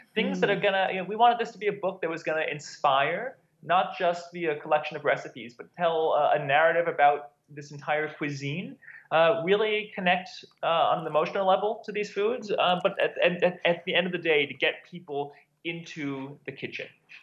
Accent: New York, United States; We grew up both outside of New York.

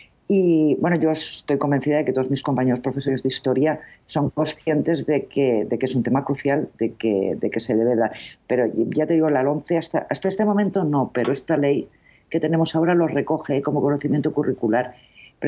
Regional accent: Valencian Community, Spain; un paisaje muy similar al nuestro, por lo menos al mío, ¿no? como valenciana.

